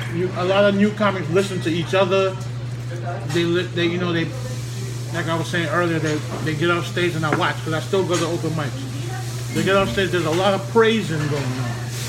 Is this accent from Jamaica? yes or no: yes; Jamaica; I'm Jamaican. Jamaican parents don't put you out.